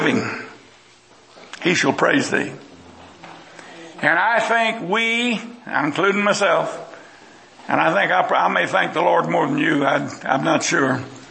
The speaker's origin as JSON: {"language": "English", "region": "Texas", "country": "United States", "tie": "born there", "said": "I was born in Texas. I'm sorry the rest of you weren't, all of you, bless your hearts."}